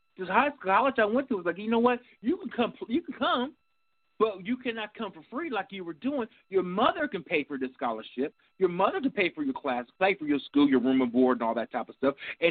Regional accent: Dayton, Ohio, United States; I grew up in Parkside. That's in Dayton, Ohio. I grew up in Hilltop. I grew up there.

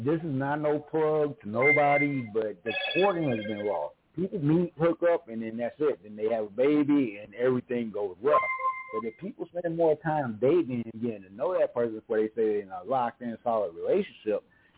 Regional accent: St. Louis, Missouri, United States; born there; now in Arizona, United States; I'm basically here, but I wasn't born in Arizona. I was born in Missouri.

